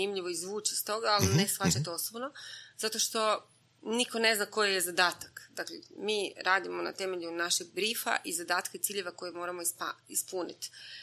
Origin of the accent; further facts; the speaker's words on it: Bjelovar, Bjelovar-Bilogora County, Croatia; Evo, ja sam iz Bjelovara.